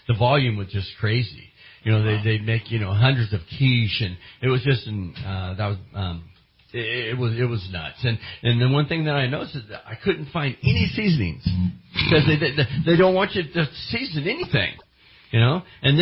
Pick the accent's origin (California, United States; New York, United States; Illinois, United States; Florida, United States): California, United States; San Jose; born there; I think that's where I was named after, since I was born in San Jose.